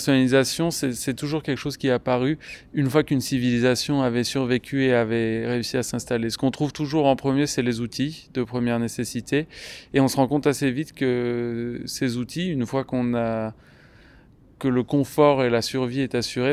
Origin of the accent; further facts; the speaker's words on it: Occitanie, France; Moi, je ne suis pas de la région, je viens des Cévennes